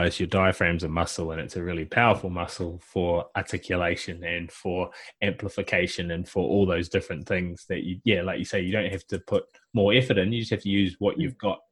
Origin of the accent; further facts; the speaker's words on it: New Zealand; being a New Zealander